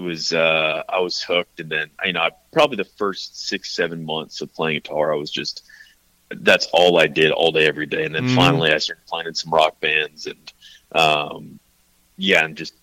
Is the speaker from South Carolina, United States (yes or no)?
yes; South Carolina, United States; also born or lived in Texas; I was born in Texas, and a lot of my family's still down there, but grew up and went to high school, middle school, in South Carolina.